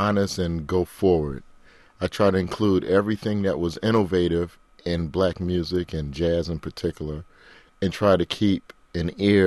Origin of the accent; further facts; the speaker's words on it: Philadelphia, Pennsylvania, United States; I grew up in North Philadelphia. The music was very prominent there